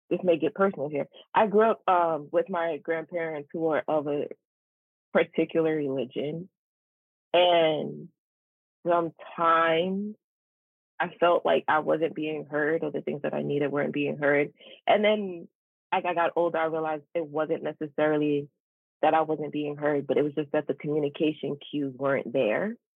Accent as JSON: {"language": "English", "region": "New York", "country": "United States", "said": "I'm from the East Coast, I'm from New York, but for some reason I always had this love for the West Coast."}